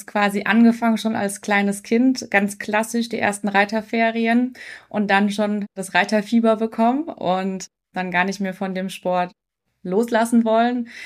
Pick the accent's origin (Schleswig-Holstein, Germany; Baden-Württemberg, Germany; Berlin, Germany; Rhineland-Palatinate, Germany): Baden-Württemberg, Germany; Mannheim; Ich komme aus Mannheim und arbeite bei der VR-Bank Rhein-Neckar, auch in Mannheim ebenfalls.